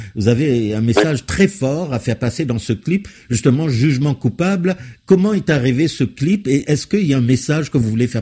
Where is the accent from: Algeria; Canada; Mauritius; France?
Mauritius; moved away; moi, je suis de la vieille génération. Vous savez, quand moi, j'ai quitté Maurice